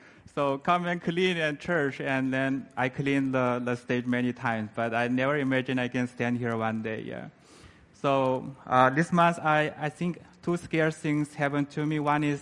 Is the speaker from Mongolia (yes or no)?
yes; Mongolia; English is a second language; I'm from Mongolia.